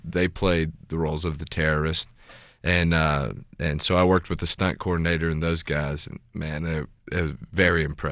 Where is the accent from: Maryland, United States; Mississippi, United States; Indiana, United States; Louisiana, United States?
Mississippi, United States; because I grew up in Mississippi, and I've hunted my whole life, and I can handle a gun.